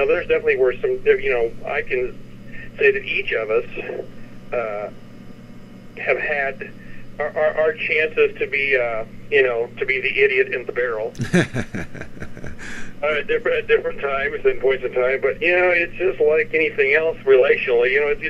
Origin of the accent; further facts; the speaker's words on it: Montrose, Colorado, United States; now in Nashville, United States; I was raised in Colorado, sort of southwestern Telluride, basically. And Montrose is a small town near there, and that's where I went